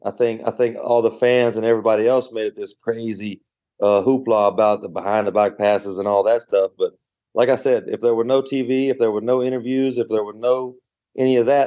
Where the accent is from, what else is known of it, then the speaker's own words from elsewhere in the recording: Bell, West Virginia, United States; I'm from Bell, West Virginia. I don't know if you know much about Bell, West Virginia, but I love Bell, West Virginia.